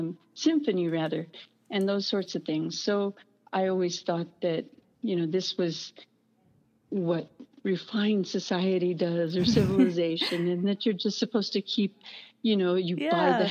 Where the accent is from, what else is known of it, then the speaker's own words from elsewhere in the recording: El Paso, Texas, United States; so I was born and raised in El Paso, and I'd say half of my family spoke Spanish and half spoke English